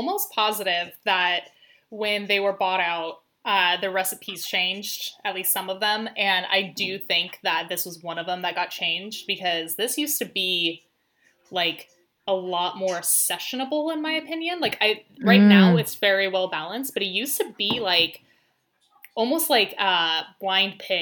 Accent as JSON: {"language": "English", "town": "Petaluma", "region": "California", "country": "United States", "said": "because I'm from Petaluma. So to have our local big brewery sell out, you know, was kind of a bummer."}